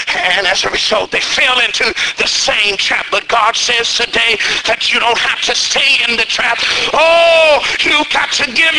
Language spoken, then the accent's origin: English; Dallas, Texas, United States; now in Pauls Valley, United States; I'm from Dallas, Texas, the big city. Love Dallas, Texas. Love my church. Love my family there.